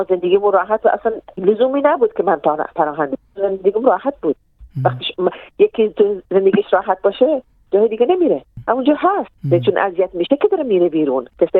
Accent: Iran; moved away as an adult; also born or lived in Syria; ما که ایرانی هستیم

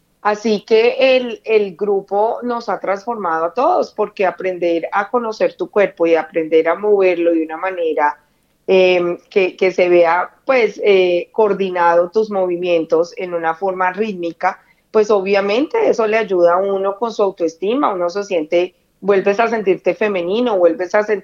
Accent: Colombia; now in Melbourne, Australia; como colombiana y con una pasión muy grande por la música y por la danza, yo estoy en silla de ruedas. Desafortunadamente tuve un accidente acá en Melbourne

